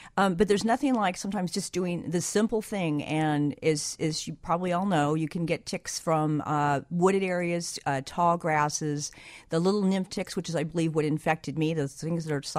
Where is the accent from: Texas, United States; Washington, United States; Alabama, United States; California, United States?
California, United States; No, in fact, I'd mentioned earlier, I'm from California.